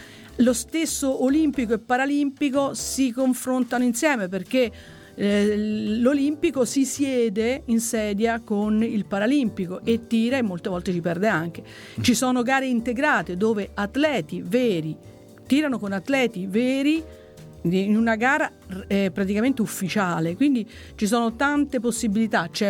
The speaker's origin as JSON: {"language": "Italian", "town": "Rome", "region": "Lazio", "country": "Italy", "said": "io sono di Roma, ho fatto la maestra a Roma"}